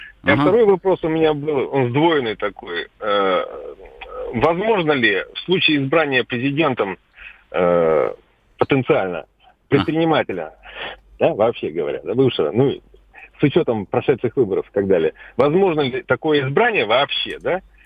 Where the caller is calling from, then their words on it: Chelyabinsk, Chelyabinsk Oblast, Russia; Я из Челябинска звоню.